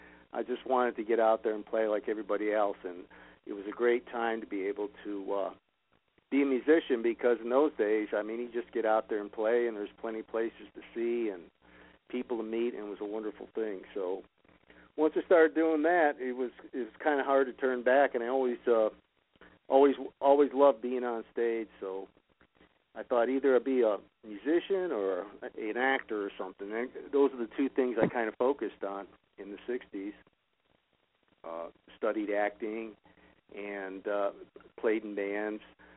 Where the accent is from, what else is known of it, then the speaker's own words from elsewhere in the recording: Detroit, Michigan, United States; Well, you know, I grew up in Detroit in the 50s and the 60s, and it was like a wonderful environment to grow up